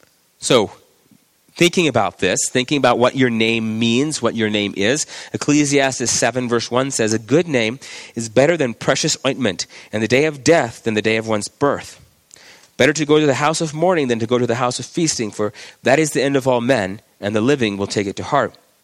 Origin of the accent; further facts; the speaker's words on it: Texas, United States; I knew a girl where I was growing up in Texas